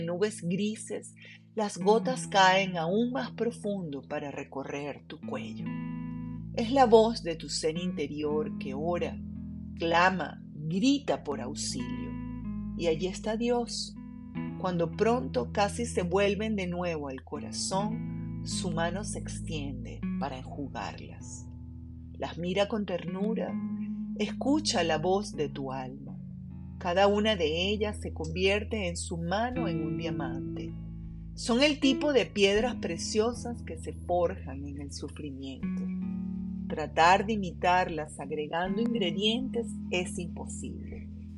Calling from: Caracas, Capital District, Venezuela; te saludo con mucho cariño desde Caracas, Venezuela.

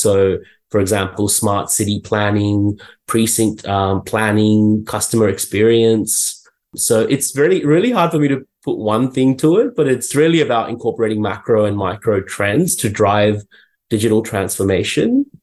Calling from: Sydney, New South Wales, Australia; I'm in Sydney.

